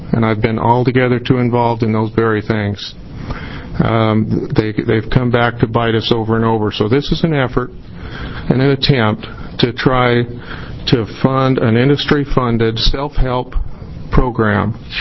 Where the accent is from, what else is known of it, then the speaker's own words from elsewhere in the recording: Jordan Valley, Oregon, United States; And I'm a rancher from Southeast Oregon, Jordan Valley. It's about just almost 400 miles from here.